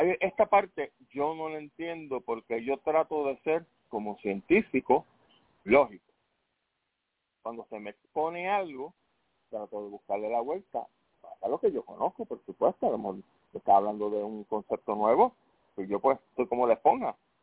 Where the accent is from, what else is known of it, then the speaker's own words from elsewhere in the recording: Puerto Rico; está en mi tierra, está en Puerto Rico, y aquí se habla español.